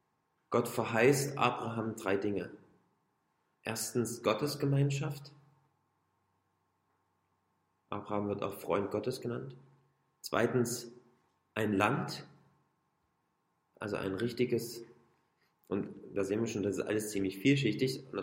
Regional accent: Germany; dass wir als Gemeinde und auch wir als Deutsche überhaupt eine ganz besondere Rolle da spielen.

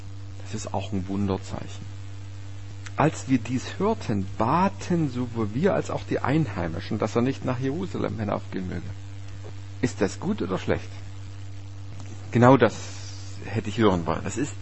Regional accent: Saxony, Germany; ich komme aus einem etwas anderen Kulturkreis, muss ich so sagen, als Erzgebirgler.

